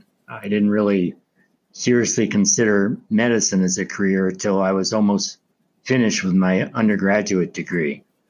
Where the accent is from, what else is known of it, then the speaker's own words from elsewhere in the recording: Erie, Pennsylvania, United States; I grew up in Northwest Pennsylvania in the town of Erie, where my family's been settled since the 18th century.